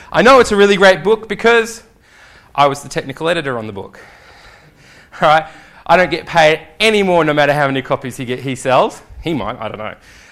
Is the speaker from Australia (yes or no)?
yes; Australia; If you might have told by the accent, I'm from Australia.